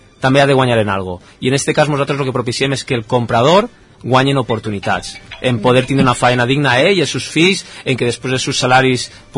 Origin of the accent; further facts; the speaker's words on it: Oliva, Valencian Community, Spain; nosaltres, els que som d'Oliva, posar més en valor el que tenim